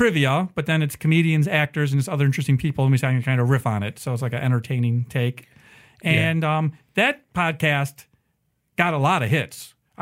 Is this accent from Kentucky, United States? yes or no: yes; Louisville, Kentucky, United States; Well, so I'm originally from Louisville. I've been to Mammoth Cave several times.